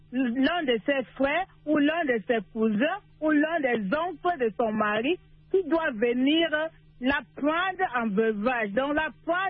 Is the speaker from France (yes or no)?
no; Cameroon; Je sais que je suis camerounaise